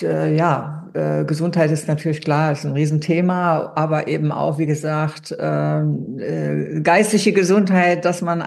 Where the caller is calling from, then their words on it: Berlin, Germany; Ich bin jetzt aus Berlin zugeschaltet, ja.